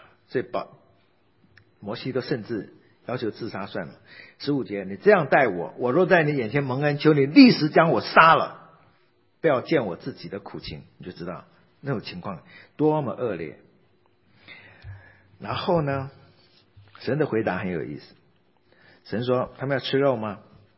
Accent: China; 我觉得犹太人很像以色列人，很像我们中国人哈。

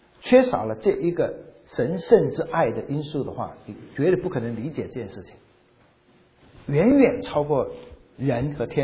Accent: China; 在我们中国人的概念呢，可能神的儿子看你怎么说了啊，我们不觉得这有什么特别

